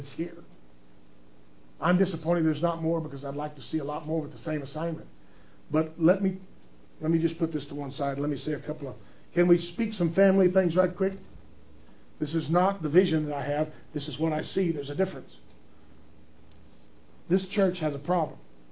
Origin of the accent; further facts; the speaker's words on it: Texas, United States; I'm from Texas. I can use weird words.